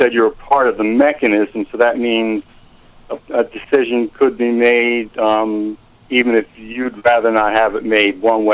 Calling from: Globe, Arizona, United States; I'm a first-time caller from Globe, Arizona.

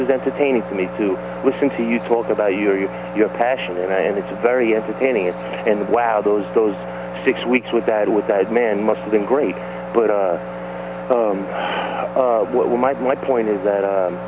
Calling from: New York, United States; I'm calling from New York.

